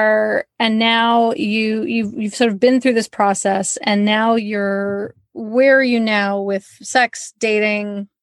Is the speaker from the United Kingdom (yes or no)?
yes; United Kingdom; I can say that because I am British.